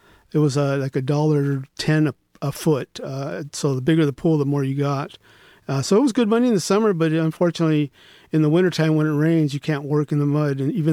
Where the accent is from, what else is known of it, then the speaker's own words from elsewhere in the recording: Los Angeles, California, United States; I grew up in Watts, pretty much Watts in the Florence and the Huntington Park area as a child, pretty much.